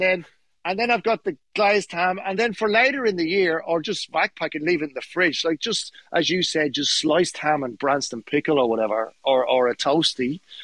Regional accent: Dublin, Leinster, Ireland; And I'm from Dublin going, what is going on?

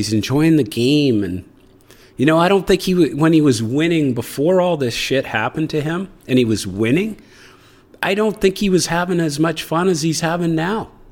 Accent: Canada; I've always said that just being a Canadian kid and then playing in the NHL was it's such an honor.

